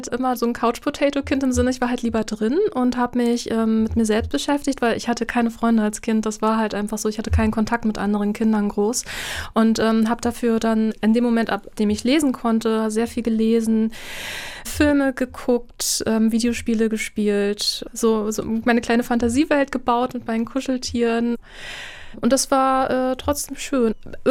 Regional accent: Berlin, Germany; Also ich bin auch in Berlin-Neukölln zur Schule gegangen.

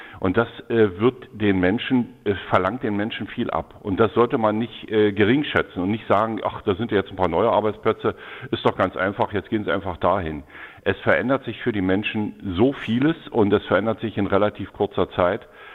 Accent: Lusatia, Germany; Also es gibt auch in der Lausitz, ich bin selber Lausitzer, deswegen kann ich das, glaube ich, sagen

